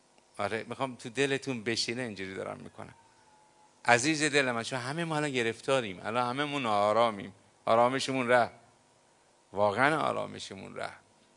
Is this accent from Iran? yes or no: yes; Tehran, Tehran Province, Iran; ما تهرانیم، همینجاییم، ولی اینا طفلک از راه دور میان.